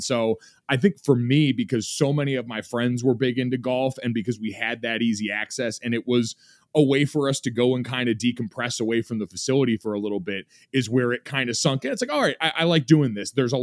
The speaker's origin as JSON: {"language": "English", "town": "Avon", "region": "Connecticut", "country": "United States", "tie": "born or raised there", "said": "So I grew up in Avon, Connecticut, which is incredibly suburban, incredibly white, incredibly country club."}